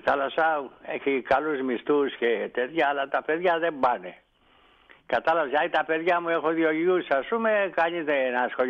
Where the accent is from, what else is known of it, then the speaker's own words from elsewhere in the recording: Ithaca, Ionian Islands, Greece; moved away as an adult; now in Athens, Greece; γιατί μέσα στην Αθήνα έφυγα εγώ από την Ιθάκη